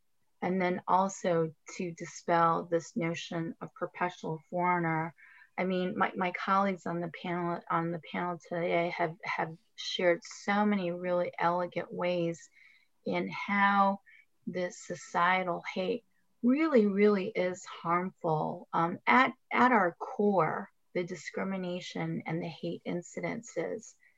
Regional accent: Pittsburgh, Pennsylvania, United States; …, where are you originally from? Actually, my response would be, I'd say Pittsburgh.

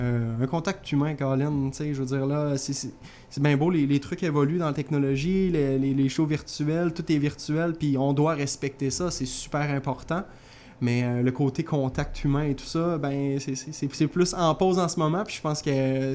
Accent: Quebec, Canada; now in Montreal, Canada; Je suis déménagé à Montréal depuis juin. J'ai habité à Québec pendant les 5-6 dernières années, puis je suis natif de la Beauce

